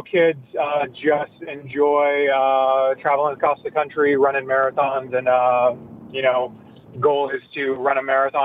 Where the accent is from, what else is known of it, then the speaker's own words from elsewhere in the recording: San Diego, California, United States; also born or lived in Tarzana; I was born in Tarzana, grew up in San Diego, and my dad was a salesman.